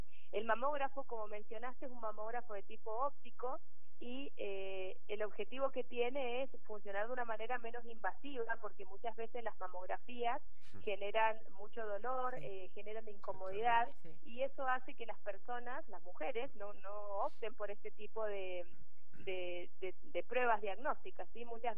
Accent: Mendoza, Argentina; por parte de Mendoza, lo cual a mí me llena de orgullo, ¿no? Porque es de mi tierra

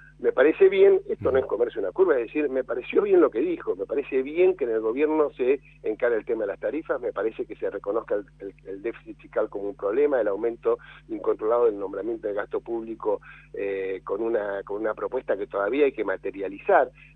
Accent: Argentina; yo soy argentino que trabaja, no quiero que esto se vaya al diablo.

